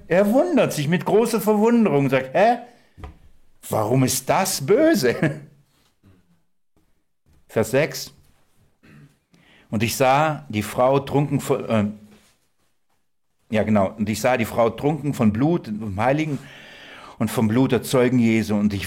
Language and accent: German; Russia; now in Germany; Wir kommen aus Russland nach Deutschland, damals.